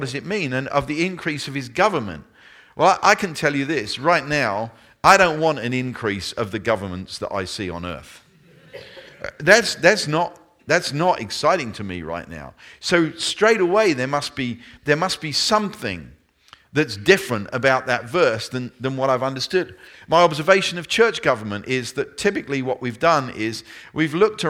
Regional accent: United Kingdom; I mean, I come from the United Kingdom, and that of itself has some connotations and has some history

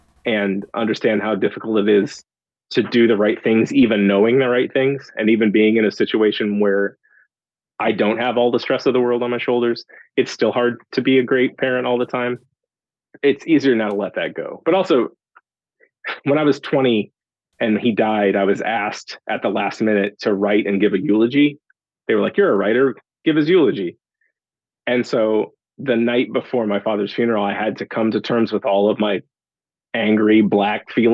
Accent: Kansas City, Missouri, United States; So I'm from Kansas City, Missouri, and I went to school in the middle of nowhere in Kansas, K-State.

